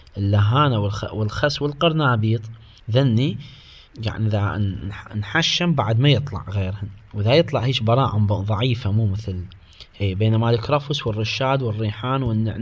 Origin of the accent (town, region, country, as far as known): Iraq